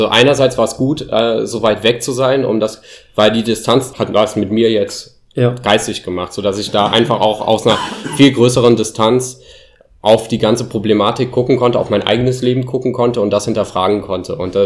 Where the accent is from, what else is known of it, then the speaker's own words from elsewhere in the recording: Germany; Nichtsdestotrotz bin ich an meine Heimat gebunden. Ich liebe Deutschland. Ich habe da eine sehr enge Verbindung, auch familiär zu diesem Land, kulturell.